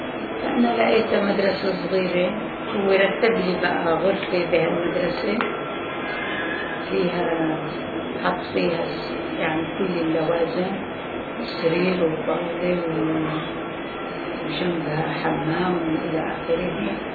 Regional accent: Palestine; أنا فلسطينية، جاي من فلسطين.

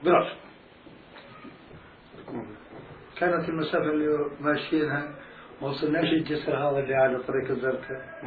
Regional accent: Palestine; now in Jordan; قلت أنا فلسطيني أردني.

